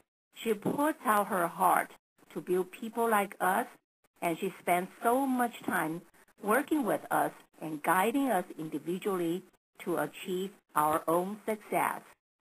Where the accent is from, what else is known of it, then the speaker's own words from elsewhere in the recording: Arcadia, California, United States; I'm from Arcadia, California.